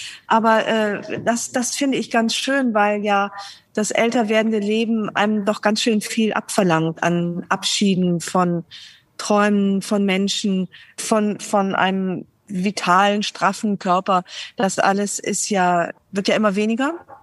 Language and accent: German; Rhineland, Germany; schön gewesen, wenn meine Kinder vielleicht auch im Rheinland aufgewachsen wären, womöglich sogar da, wo ich aufgewachsen bin.